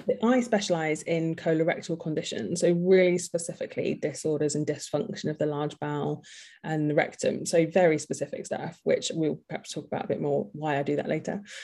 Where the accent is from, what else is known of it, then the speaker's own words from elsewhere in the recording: South West England, United Kingdom; So I grew up in Devon